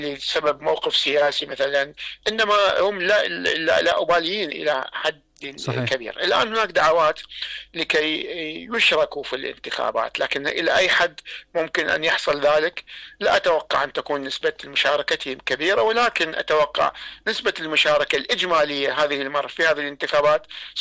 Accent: Iraq; احنا عندنا بالعراق

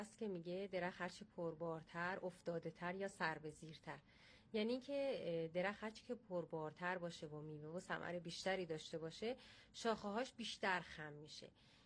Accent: Shahrekord, Chaharmahal and Bakhtiari, Iran; اهل شهر کردم

